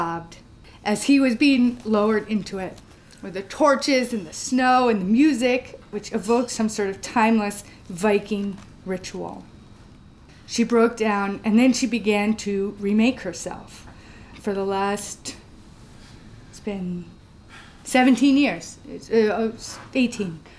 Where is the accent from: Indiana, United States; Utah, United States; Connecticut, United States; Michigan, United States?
Connecticut, United States; New London; And then in my hometown of New London, Connecticut, Groton, Connecticut, also has a submarine base.